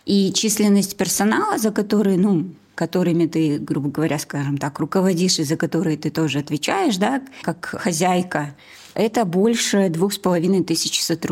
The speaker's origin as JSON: {"language": "Russian", "town": "Ekibastuz", "region": "Pavlodar Region", "country": "Kazakhstan", "tie": "born or raised there", "said": "я же тоже с севера. Я родилась в Павлодарской области, в городе Кипастус. И я, получается, очень долгое время своей жизни родилась, училась, все на севере."}